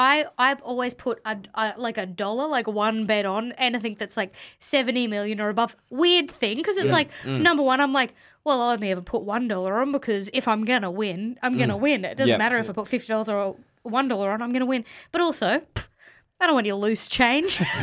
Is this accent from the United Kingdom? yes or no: no; Townsville, Queensland, Australia; When I was growing up in Townsville